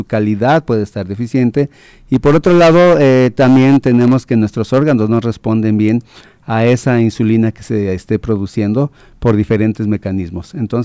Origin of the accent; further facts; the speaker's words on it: Mexico City, Mexico; born there; now in Jalisco, Mexico; nací en la Ciudad de México ya hace algunos ayeres, acabo de cumplir en marzo 65 años y en el pueblo de La Candelaria ya está mi familia